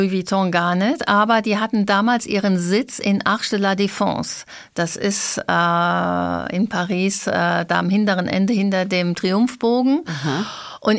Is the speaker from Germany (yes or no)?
yes; Kleinblittersdorf, Saarland, Germany; Ich komme ja aus Kleinbittersdorf.